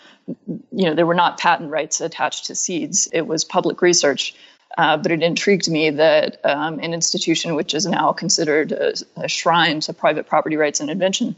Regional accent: Atlanta, Georgia, United States; and I grew up in Atlanta, but spending time in Griffin and in that environment

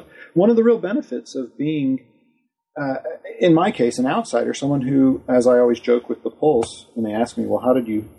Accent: United States; Maybe it's because I'm an American that I don't always want to focus on the same sad stories.

